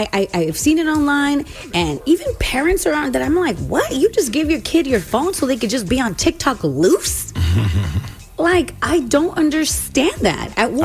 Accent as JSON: {"language": "English", "country": "Singapore", "said": "I'm Singaporean."}